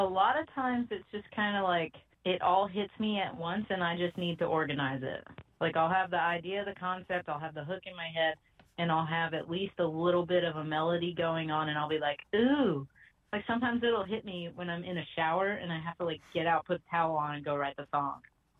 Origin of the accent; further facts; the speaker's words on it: Texas, United States; now in Alabama, United States; I'm born and raised in Texas, and I've always kind of ended up back in the South. Like, I'm in Alabama with my family now.